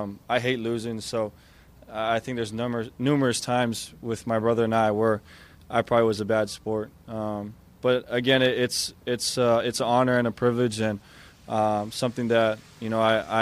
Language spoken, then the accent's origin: English; Hawaii, United States; Well, growing up in Hawaii, man, it was a privilege. We had the Pro Bowl year in and year out.